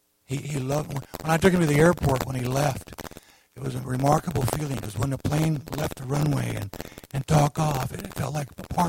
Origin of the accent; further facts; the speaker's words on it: Hood River, Oregon, United States; I was raised up in Hood River, Oregon. That's where the Lord saw fit to take me in.